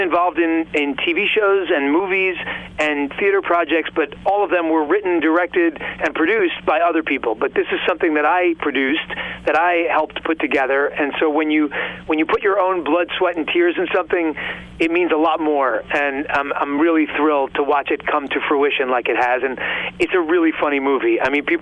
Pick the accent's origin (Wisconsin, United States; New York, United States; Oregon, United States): New York, United States; New York City; I grew up in New York City.